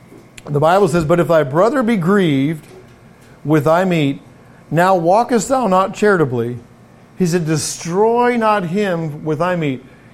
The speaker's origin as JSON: {"language": "English", "region": "England", "country": "United Kingdom", "tie": "born or raised there", "said": "I grew up in England. It just comes with the English culture."}